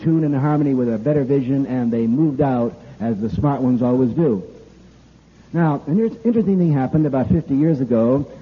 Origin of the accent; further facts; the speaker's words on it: New England, United States; Now, I'm from New England. I love New England, but New England is a museum.